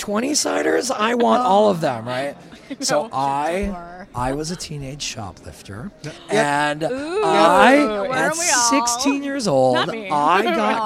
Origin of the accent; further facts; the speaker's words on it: Milwaukee, Wisconsin, United States; I went to gaming conventions in Milwaukee because I'm originally from Milwaukee